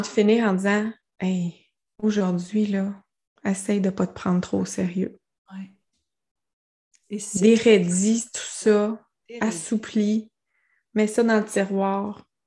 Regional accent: Quebec City, Quebec, Canada; Pour moi, fille de Québec, le monde de Montréal a un accent.

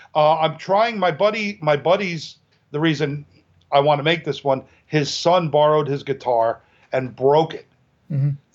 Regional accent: Greenwood Lake, New York, United States; now in Warwick, United States; And we're from Greenwood. We live in Warwick, but we're from Greenwood Lake, New York. It's a beautiful resort town.

